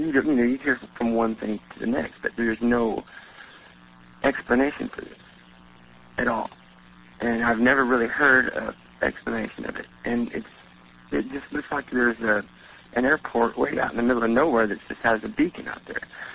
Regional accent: San Antonio, Texas, United States; I'm from San Antonio.

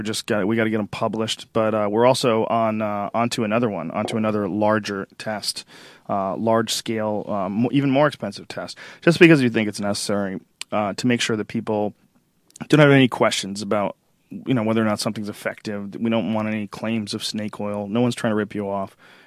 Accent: Boston, Massachusetts, United States; I grew up in Boston and I know how to deal with the heat. I know how to deal with the cold, rather.

